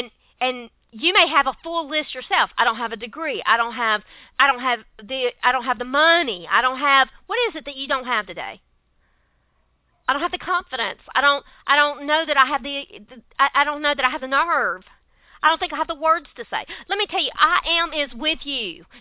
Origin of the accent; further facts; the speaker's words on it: Laurel, Mississippi, United States; accent: southern; I know I've got a pitifully southern accent. For heaven's sake, I grew up in Mississippi. You don't get any more southern than 90 miles from the coast living in Laurel, Mississippi.